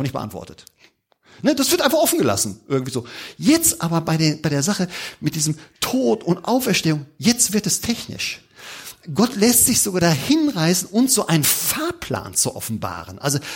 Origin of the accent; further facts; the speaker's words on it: Germany; Aber jetzt gehen wir aber an diese Themen, ne, wo wir als Deutsche sagen, wer glaubt denn sowas?